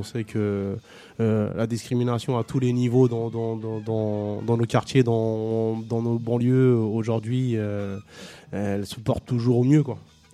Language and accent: French; Senegal; du Sénégal.